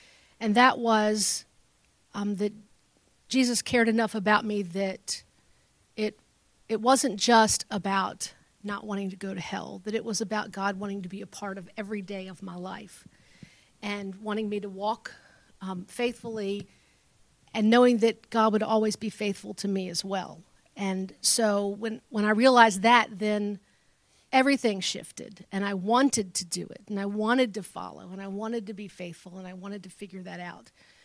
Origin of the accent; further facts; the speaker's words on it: Virginia, United States; also born or lived in Oklahoma; I was born in Oklahoma, but I'm a Virginia girl. I was born there because my dad was in the military, and then within a year, we were back here in Virginia, and I lived in several places around the state.